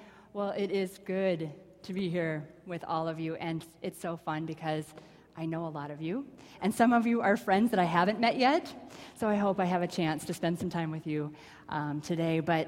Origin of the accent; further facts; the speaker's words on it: Elbow Lake, Minnesota, United States; I grew up in Elbow Lake, Minnesota